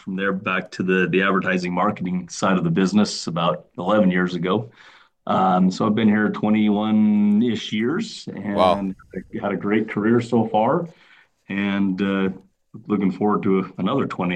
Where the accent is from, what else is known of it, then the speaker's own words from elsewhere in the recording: Utah, United States; And so what was really fun is because I was the kid from Utah. There was like three or four of us interns there, and I was a kid from Utah, so they assigned me the Browning account.